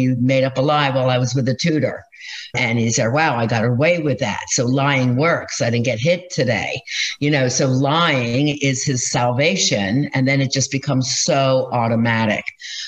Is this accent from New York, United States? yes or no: no; Philadelphia, Pennsylvania, United States; Now, I'm from Philadelphia.